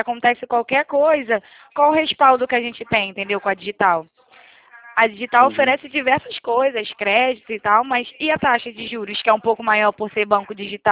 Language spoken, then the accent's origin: Portuguese; Rio de Janeiro, Brazil; eu sou da zona norte aqui do Rio.